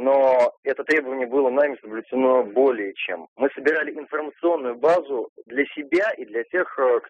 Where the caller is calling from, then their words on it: Samara, Samara Oblast, Russia; я из Самары.